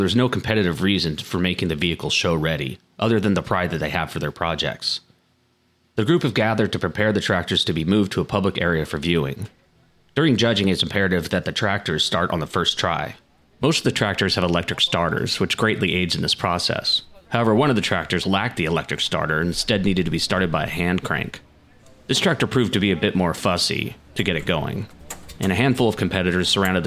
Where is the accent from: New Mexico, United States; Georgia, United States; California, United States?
California, United States; Growing up in Northern California, my go-to fair was the California State Fair.